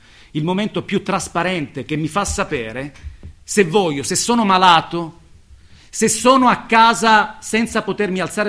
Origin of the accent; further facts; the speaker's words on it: Sicily, Italy; molto caro a me perché nella mia terra ha svolto un ruolo fondamentale nella... in qualche modo ha inciso, anche se la Sicilia è un luogo molto difficile